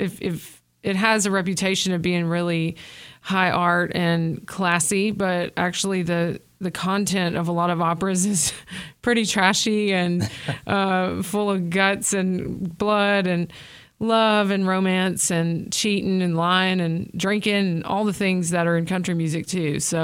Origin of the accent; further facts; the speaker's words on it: Searcy, Arkansas, United States; I grew up in Searcy, Arkansas. So that's in like central, north central Arkansas, as most of y'all know.